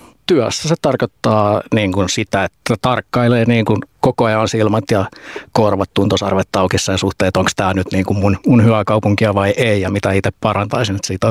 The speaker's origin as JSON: {"language": "Finnish", "town": "Helsinki", "region": "Uusimaa", "country": "Finland", "tie": "born or raised there", "said": "Että se tulee niin kuin sellaisesta hyvästä turvallisesta lähiörakenteesta, jossa sain kasvaa silloin pienenä, kun koulun aloitin Myllypurossa."}